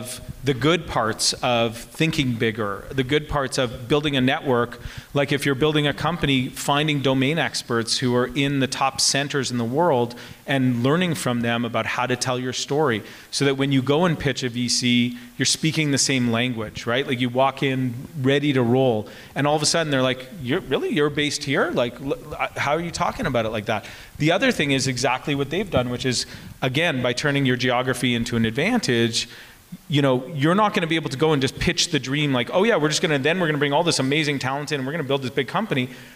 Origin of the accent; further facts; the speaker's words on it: Winnipeg, Manitoba, Canada; I grew up in Winnipeg, and I understand, like, there is a sort of psyche in the prairies